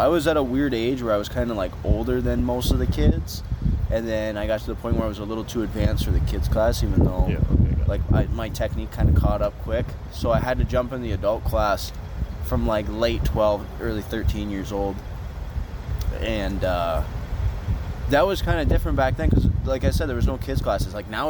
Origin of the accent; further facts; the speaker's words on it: Harrow, Ontario, Canada; Growing up in Harrow, there wasn't a whole lot to do.